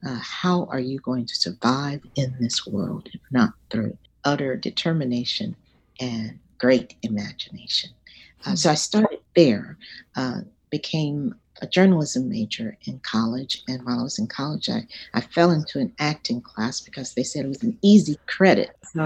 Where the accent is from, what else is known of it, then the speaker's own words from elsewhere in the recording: Dallas, Texas, United States; I grew up in Dallas, Texas, south of the Trinity River in Dallas, Texas.